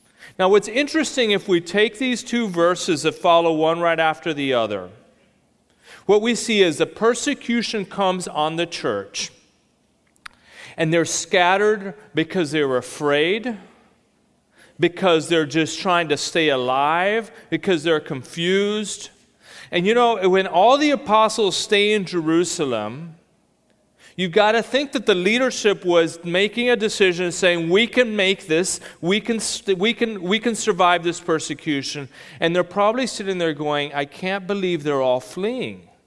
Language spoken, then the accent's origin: English; Mexico; I grew up in Mexico. My parents were missionaries. My parents served for 38 years with the International Mission Board. My mother is originally from Costa Rica.